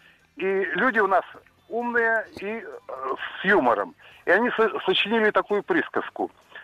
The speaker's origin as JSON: {"language": "Russian", "town": "Petrozavodsk", "region": "Republic of Karelia", "country": "Russia", "said": "из Петрозаводска."}